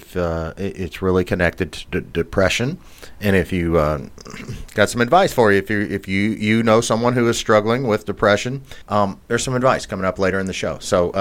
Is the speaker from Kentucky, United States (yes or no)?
yes; Louisville, Kentucky, United States; some of the things that are going on in my hometown of Louisville, Kentucky.